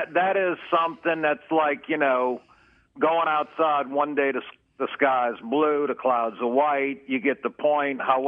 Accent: New Orleans, Louisiana, United States; I was born and raised in New Orleans in a regular neighborhood, single mother, low income.

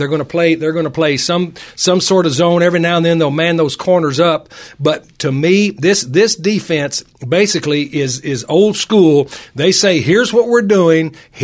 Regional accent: Texas, United States; I grew up in Texas, and you know, around a lot of sale barns.

